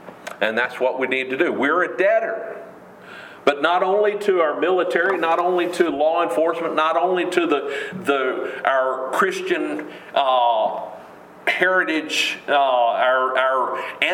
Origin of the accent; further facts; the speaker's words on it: Polk County, United States; I grew up here in Polk County, and to me it's amazing that I preached in more states on the west side of the Mississippi than I have on the east side.